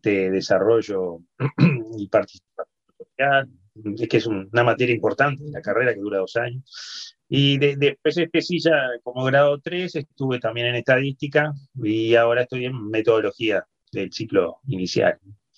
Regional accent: Montevideo, Uruguay; yo ahora vivo acá en Barrio Sur, pero bien, me crié en Colón hace poco, viví siempre en Colón

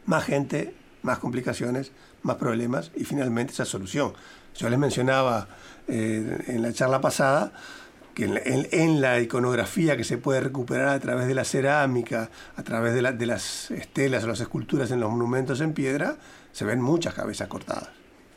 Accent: Uruguay; Cuando yo voy a actuar como uruguayo, ¿tá? Ya tengo la idiosincrasia incorporada.

